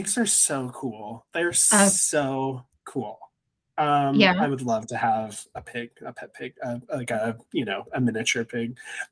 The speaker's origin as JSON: {"language": "English", "region": "Missouri", "country": "United States", "tie": "born or raised there", "said": "Missouri."}